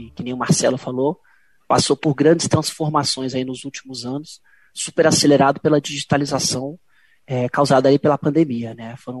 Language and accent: Portuguese; Rio de Janeiro, Brazil; now in São Paulo, Brazil; como carioca que mora em São Paulo